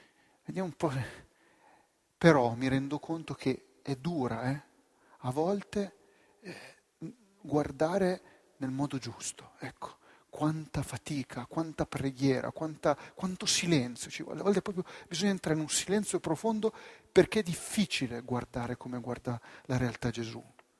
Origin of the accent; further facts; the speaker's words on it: Rome, Lazio, Italy; Sono di Roma da tre generazioni, ma sette, anzi.